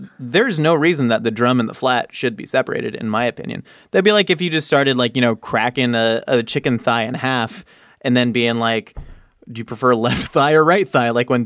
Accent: Buffalo, New York, United States; I'm from Buffalo and we only eat it with blue cheese.

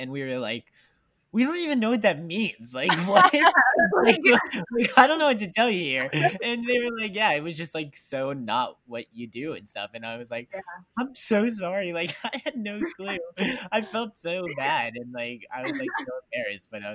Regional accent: West Virginia, United States; And my first show that I ever did was in Pittsburgh, Pennsylvania. But I am from West Virginia.

